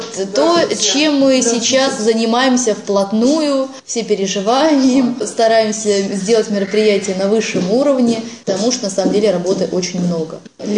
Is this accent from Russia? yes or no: yes; Moscow, Russia; Мы сами из Москвы, работали в Москве.